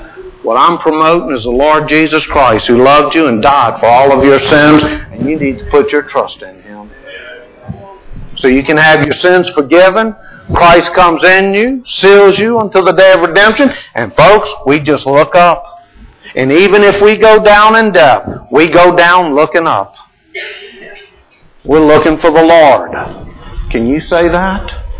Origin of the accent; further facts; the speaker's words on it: Louisiana, United States; Even though I'm from Louisiana, I can still do it.